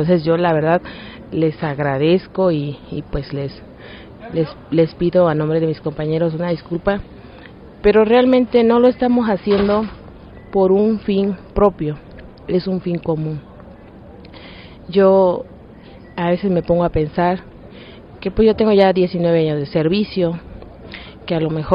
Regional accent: Veracruz, Mexico; vengo de la Sierra de Songolica.

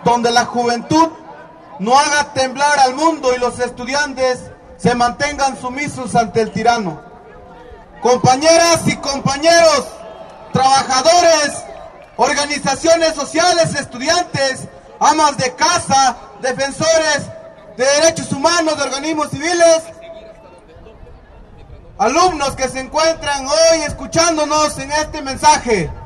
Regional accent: Mexico; como pueblo mexicano

